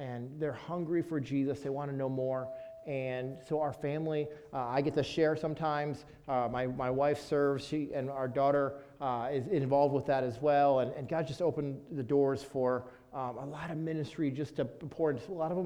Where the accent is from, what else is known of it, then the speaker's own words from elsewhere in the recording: Napoleon, Ohio, United States; now in Belize; we're from Napoleon originally. And I went to Pettisville, graduated from Pettisville.